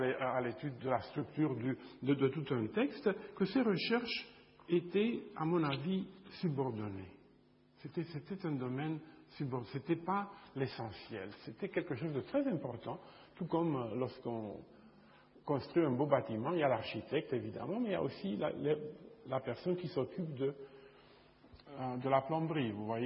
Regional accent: Bucharest, Romania; now in Chicago, United States; je suis né à Bucarest, en Roumanie, il y a longtemps. Et je vis aux États-Unis, j'enseigne à l'université de Chicago.

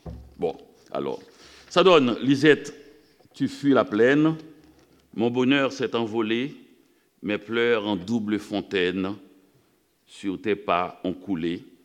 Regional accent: Haiti; moved away; also born or lived in Canada; Quand j'ai quitté Haïti, en exil, j'étais allé au Canada parce que je n'avais pas envie de me trouver dans un pays où il faut consoler tout le temps les gens.

